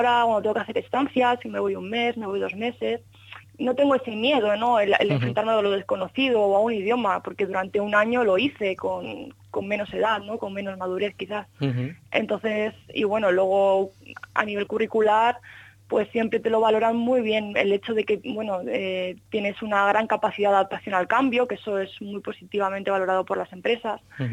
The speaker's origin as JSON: {"language": "Spanish", "town": "Elche", "region": "Valencian Community", "country": "Spain", "said": "yo soy de Elche, nunca había salido de casa durante tanto tiempo."}